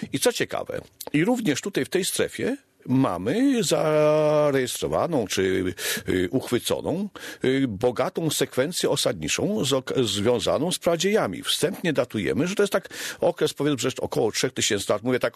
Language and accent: Polish; Wojcieszyce, Lubusz Voivodeship, Poland; w mojej wsi, nieodległa wieś Wojcieszyce od Gorzowa, 10 kilometrów